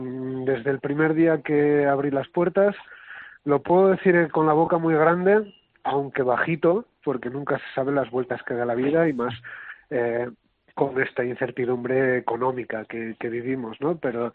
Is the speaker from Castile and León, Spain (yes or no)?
yes; Arrabalde, Castile and León, Spain; also born or lived in Morales del Rey; Arrabalde como Morales del Rey, que son los pueblos de donde yo vengo.